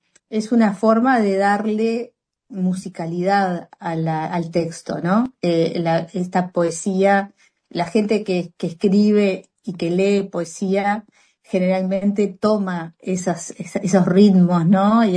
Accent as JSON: {"language": "Spanish", "country": "Uruguay"}